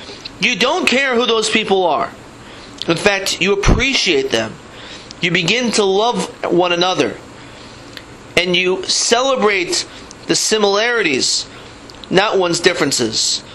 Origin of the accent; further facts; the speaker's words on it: New London, Connecticut, United States; As a child growing up in New London, Connecticut, I saw much more avas chinam than sinas chinam.